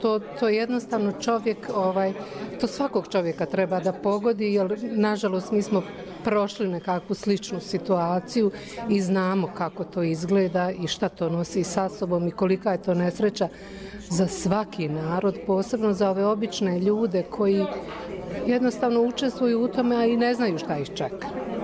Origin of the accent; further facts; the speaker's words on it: Prnjavor, Republika Srpska, Bosnia & Herzegovina; ja sam treća, u stvari druga ili treća generacija koja je rođena ovdje. Živim ovdje od rođenja, rođena sam u Prnjavoru, u stvari u selu Lišnja